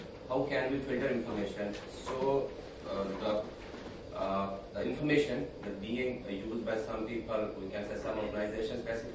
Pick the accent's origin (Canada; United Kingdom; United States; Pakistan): Pakistan; English is a second language; Basically, I'm a journalist from Pakistan.